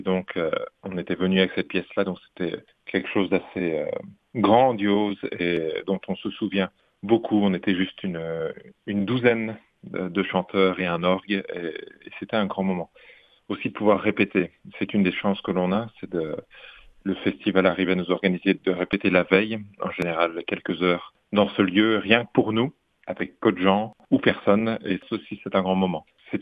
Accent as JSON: {"language": "French", "region": "Bourgogne-Franche-Comté", "country": "France", "said": "je suis français, bourguignon de naissance et je resterai bourguignon."}